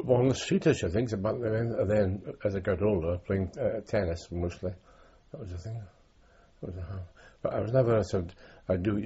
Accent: Edinburgh, Scotland, United Kingdom; moved away as an adult; I was born in Edinburgh on the 10th of March 1923.

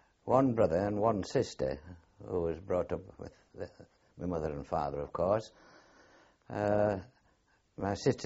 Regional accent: Eggleston, North East England, United Kingdom; born there; I was born at Eggleston in County of Durham, near Middleton Teasdale. And I was there until I was a few months old, and my father took ill. And they brought me to my grandparents, and I was eventually brought up by them.

